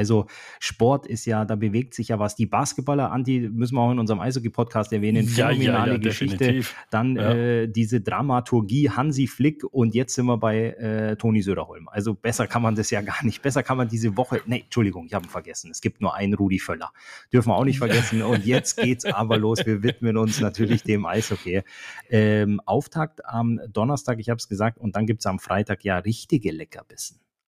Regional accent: Düsseldorf, North Rhine-Westphalia, Germany; du cruister als Düsseldorfer ein bisschen rum

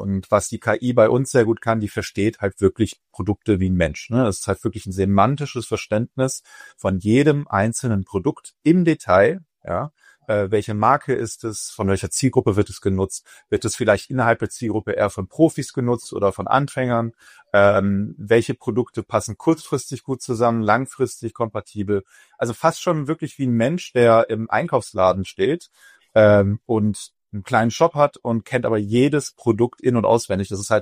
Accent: West Germany, Germany; now in Leipzig, Germany; Ich komme ja eigentlich aus Westdeutschland

